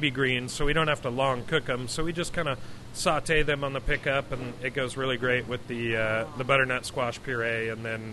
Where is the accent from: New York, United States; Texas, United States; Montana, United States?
Montana, United States; which I'm from Montana originally, so I assumed that was bison ribs.